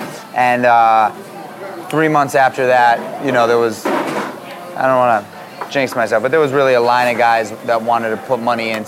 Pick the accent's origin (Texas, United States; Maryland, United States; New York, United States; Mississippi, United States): New York, United States; New York City; I was 13, 14 years old growing up in New York City, and there's a lot of people around here